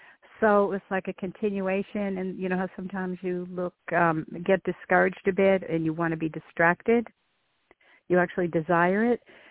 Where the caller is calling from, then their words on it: Boston, Massachusetts, United States; Hi, Nicole. … from Boston.